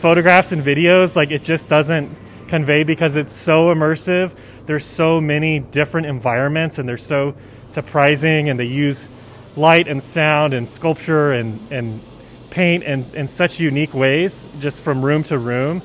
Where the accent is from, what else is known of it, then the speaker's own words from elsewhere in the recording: Santa Fe, New Mexico, United States; I think about what it would feel like for someone to come into my hometown in Santa Fe